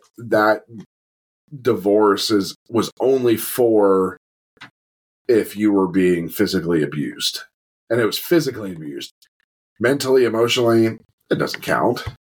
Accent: the South, United States; I grew up in the South.

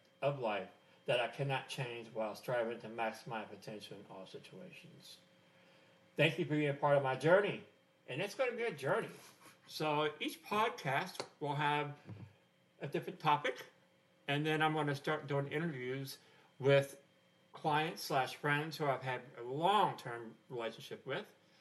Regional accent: Connecticut, United States; born there; also born or lived in Nashville; I was born in Connecticut, spent the majority of my life in Nashville.

